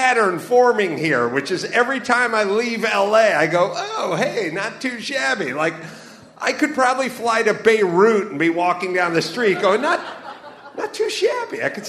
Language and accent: English; Los Angeles, California, United States; I'm from L.A. I was just came out of L.A. yesterday, born and bred in Los Angeles